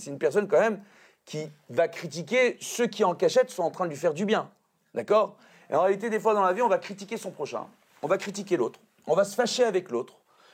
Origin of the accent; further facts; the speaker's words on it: Tunisia; quand on est Tunisien, on aime la tchèque-tchouka